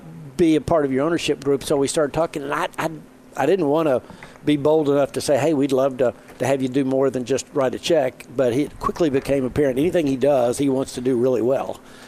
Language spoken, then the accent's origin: English; Knoxville, Tennessee, United States; being born and bred in Knoxville, you know.